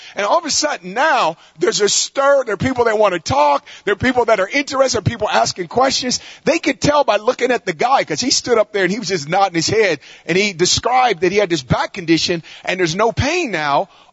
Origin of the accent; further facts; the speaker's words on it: California, United States; Now, we're from California. We're out here.